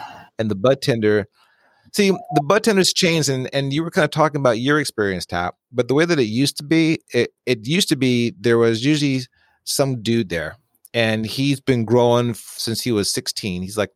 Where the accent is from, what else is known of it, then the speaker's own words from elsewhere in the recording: San Francisco, California, United States; now in Austin, United States; And of course, I grew up in San Francisco. Here in Austin, there is the reggae festival.